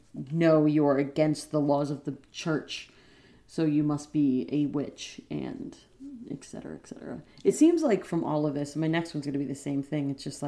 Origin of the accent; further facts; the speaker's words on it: Connecticut, United States; also born or lived in Massachusetts; Because I grew up in Connecticut and I lived in Massachusetts for 6 years.